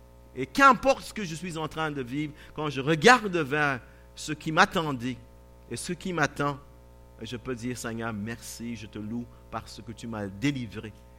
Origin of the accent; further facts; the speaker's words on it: Barbados; J'ai grandi à la Barbade. Un de 7 enfants.